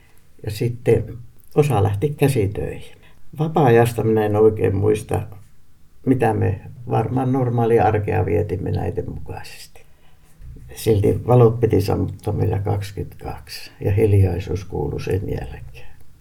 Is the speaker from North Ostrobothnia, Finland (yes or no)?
yes; Reisjärvi, North Ostrobothnia, Finland; Reisjärveltä